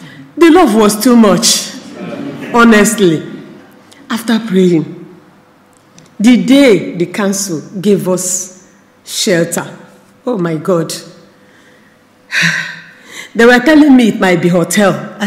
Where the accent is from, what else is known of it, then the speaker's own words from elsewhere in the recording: Nigeria; moved away as an adult; I'm from Nigeria.